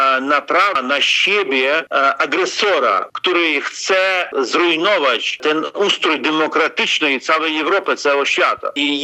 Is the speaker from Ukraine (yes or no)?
yes; Ukraine; Polish is a second language; Ja jestem Ukraińcem, ja wspieram demokrację